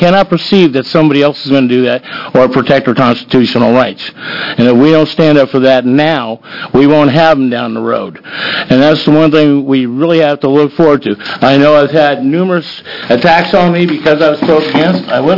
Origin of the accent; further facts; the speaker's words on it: California, United States; growing up in California in the 70s